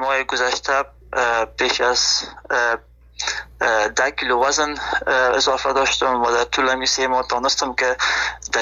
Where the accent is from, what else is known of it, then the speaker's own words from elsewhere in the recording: Afghanistan; now in Germany; به خاطر این هدف خود از افغانستان آلمان آمدم،